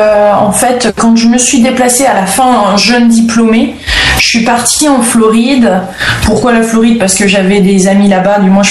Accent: France; also born or lived in Santa Barbara, United States; Ouais, je suis pas né en France, non. Je suis né à Santa Barbara en Californie, mais de parents français, restaurateurs. Ils avaient un petit restaurant français là-bas, dans cette belle ville qui est Santa Barbara. Et donc je suis née là-bas, mais à l'âge de 2 ans on est rentré en France.

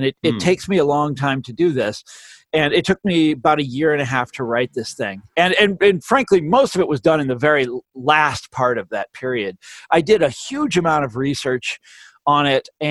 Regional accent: Kansas, United States; this radical movement in America, the would-be Labor Party of America that came out of Kansas, right? My home state.

